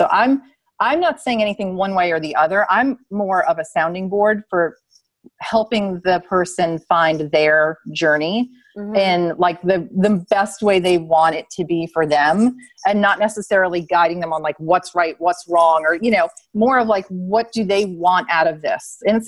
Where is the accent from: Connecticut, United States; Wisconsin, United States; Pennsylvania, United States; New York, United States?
New York, United States; I'm from New York. I worked in New York City.